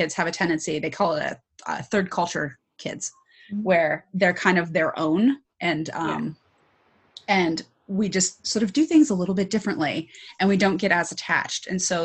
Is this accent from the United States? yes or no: yes; Kodiak, Alaska, United States; so we were able to stay on Kodiak Island for my later schooling years. And that's what I consider my hometown is Kodiak Island.